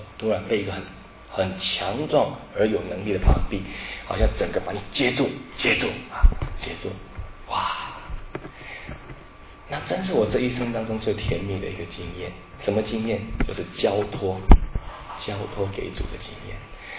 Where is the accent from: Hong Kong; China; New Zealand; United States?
United States; 我说：“什么叫走后门啊？我们从美国来的，不晓得什么叫走后门。”